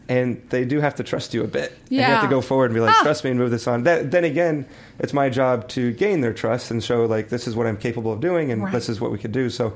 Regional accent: Phoenix, Arizona, United States; I'm from Phoenix.

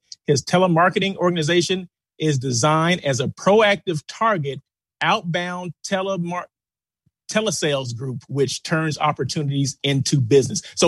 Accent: Blythe, California, United States; A quick shout out to people that live in Blythe. That's my hometown.

